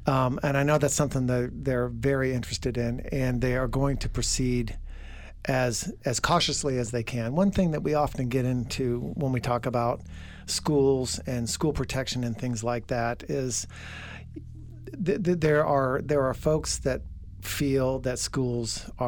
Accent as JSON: {"language": "English", "town": "West Lafayette", "region": "Indiana", "country": "United States", "tie": "born or raised there", "said": "I grew up in West Lafayette. We moved here back in the early 60s."}